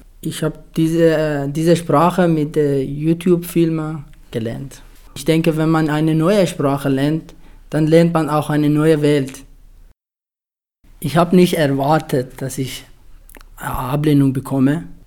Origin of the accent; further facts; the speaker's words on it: Afghanistan; now in Schrobenhausen, Germany; bin 19 Jahre alt. Ich komme aus Afghanistan und wohne seit Juli 2015 in Schrobenhausen.